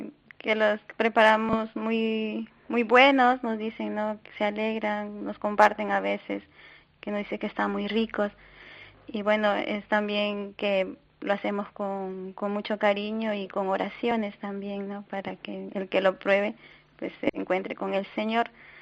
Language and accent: Spanish; Peru; moved away as an adult; now in Spain; Nosotras somos extranjeras, hemos venido ya hace 12 años aquí a España, especialmente aquí a este convento, y somos del Perú.